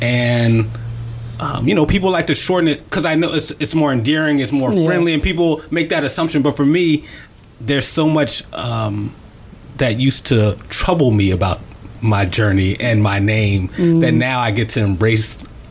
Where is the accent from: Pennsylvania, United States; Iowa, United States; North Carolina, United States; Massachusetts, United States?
Pennsylvania, United States; Philadelphia; also born or lived in New York; I am from Philly.